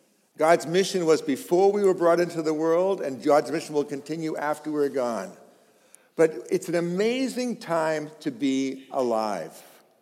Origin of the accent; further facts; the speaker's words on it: Arlington, Massachusetts, United States; now in Lexington, United States; I've lived in Boston all of my life. I come from Arlington. I live now in Lexington.